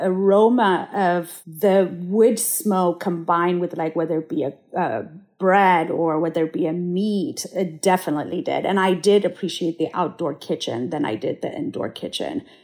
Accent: Addis Ababa, Ethiopia; I was born and raised in Addis Ababa.

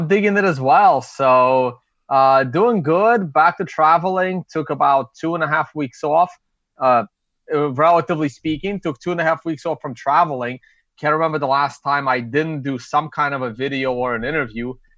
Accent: Brooklyn, New York, United States; accent: half Russian, half Brooklyn; also born or lived in Russia; I was born in Soviet Russia, and my family immigrated over to the U.S. when I was about 10 years old. Grew up in Brooklyn, hence all of these weird accents, half Russian, half Brooklyn

